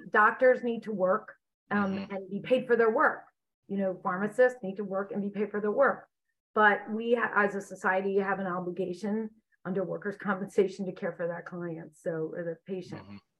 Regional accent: Ireland; And I'm Irish and I like a good, you know, a good battle.

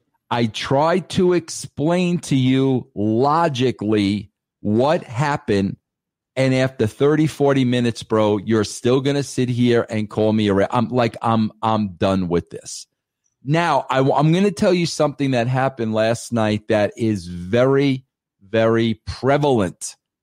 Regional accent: New York, United States; Bro, I'm a guy from New York. When you're from New York, bro, nobody bullshits you.

